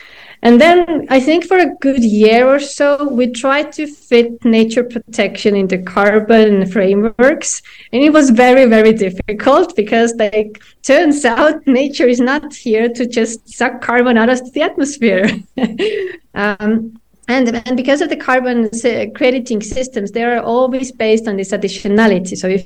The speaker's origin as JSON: {"language": "English", "country": "Estonia", "said": "So me and my co-founder, we come from Estonia."}